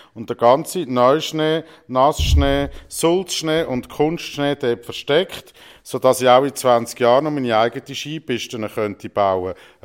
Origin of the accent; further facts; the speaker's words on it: Zurich, Switzerland; now in Fribourg, Switzerland; wenn ich gewusst hätte, dass ich nicht den Rest von meinem Leben im Kanton Zürich verbringe, wo ich aufgewachsen bin, sondern im Kanton Freiburg, wo man als Sensler gar kein Akkusativ, sondern nur den Dativ benutzt